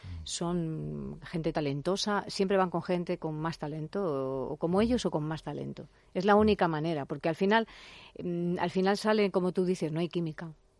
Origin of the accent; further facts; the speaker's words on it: Spain; Soy la única española que ha cantado en Hoy como Ayer